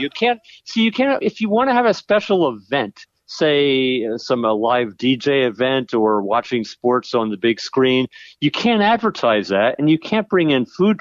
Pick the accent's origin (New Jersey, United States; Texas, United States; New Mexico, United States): New Jersey, United States; moved away; I grew up in Jersey. I moved away years ago, but I grew up in Jersey